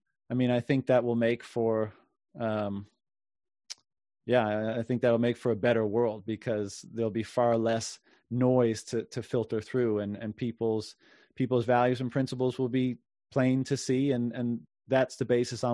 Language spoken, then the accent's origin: English; Canada; born there; the reason why I'm speaking English now is because I was born in Canada, right?